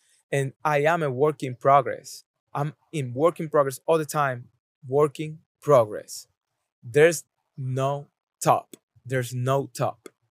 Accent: Puerto Rico; yo soy boricua de pura cepa

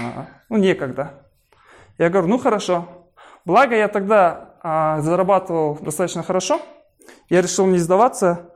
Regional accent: Taraz, Jambyl Region, Kazakhstan; я сам вообще родом из Тараза, и домой приезжал очень редко, где-то раз, наверное, в год.

